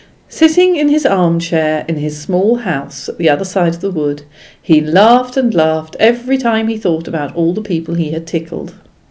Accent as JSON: {"language": "English", "town": "Guildford", "region": "South East England", "country": "United Kingdom", "tie": "born or raised there", "said": "I was brought up in Guildford in Surrey, England, and born in 1958, and I'm female."}